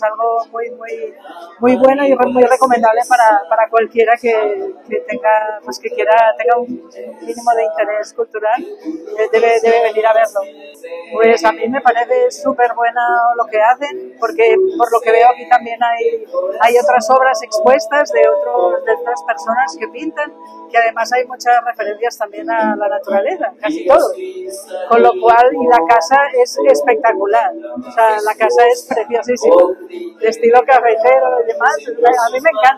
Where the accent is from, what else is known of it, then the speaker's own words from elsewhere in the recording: Spain; Yo soy española